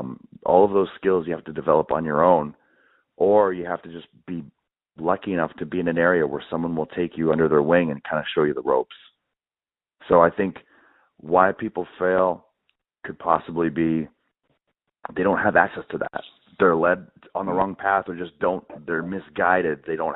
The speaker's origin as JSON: {"language": "English", "town": "Winnipeg", "region": "Manitoba", "country": "Canada", "tie": "born or raised there", "said": "I grew up in Winnipeg, and we do have a scene there"}